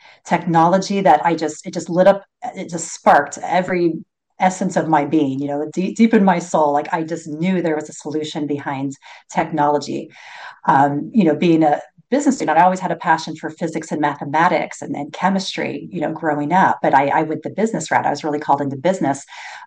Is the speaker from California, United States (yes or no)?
yes; California, United States; I grew up in Northern California, home of the redwoods, those tall, like amazing trees that are 2,000 years old.